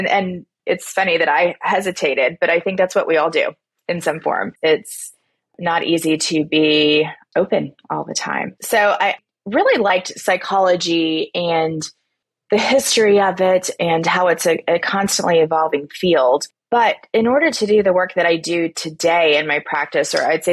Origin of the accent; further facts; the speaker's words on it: Texas, United States; So I come from a very small coastal town in Texas.